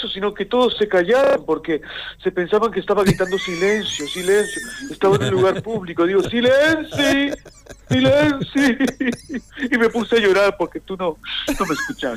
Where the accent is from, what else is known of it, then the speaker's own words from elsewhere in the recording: Mexico; En este momento aquí estoy en mi país, en México.